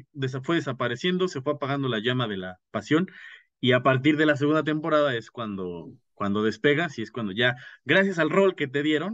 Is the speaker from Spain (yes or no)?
no; Texcoco, State of Mexico, Mexico; A ver, entonces hagamos, porque yo soy de Texcoco, entonces hay que ordenar ideas.